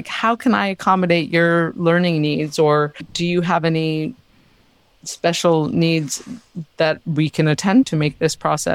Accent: New York City, New York, United States; had I stayed in my small world that I grew up in New York City, to be quite honest. I grew up in an affluent neighborhood, in an affluent school

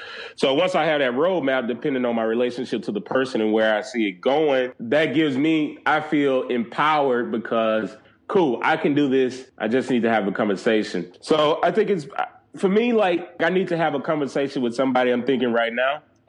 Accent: Mississippi, United States; now in New Orleans, United States; I am a Southerner. I grew up in rural Mississippi, and for the last 8 years or so, I've lived in New Orleans, which is further south than where I grew up.

